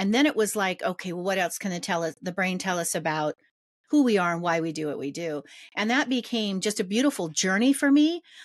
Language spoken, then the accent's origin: English; Sacramento, California, United States; Well, physically, I came from Sacramento, California. So Northern California, California born and raised. I live up in the mountains now